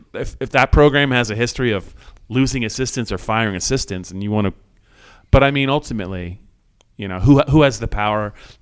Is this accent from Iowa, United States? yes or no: no; Pennsylvania, United States; the Dotson kid from Nazareth, which is right in my own backyard from where I grew up in the Lehigh Valley.